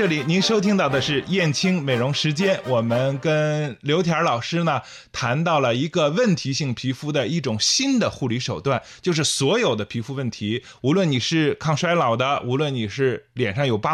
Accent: China; 那么所以说它就会更加适合我们中国人这种情况

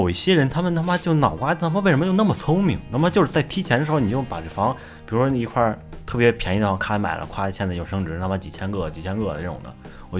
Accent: Beijing, China; 因为我是外地的嘛，我从小就在北京这边长大，

